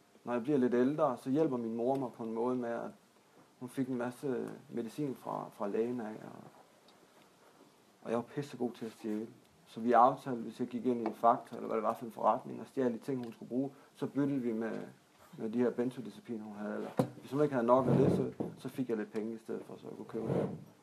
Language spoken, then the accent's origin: Danish; Esbjerg, Region of Southern Denmark, Denmark; jeg er født og opvokset i Esbjerg.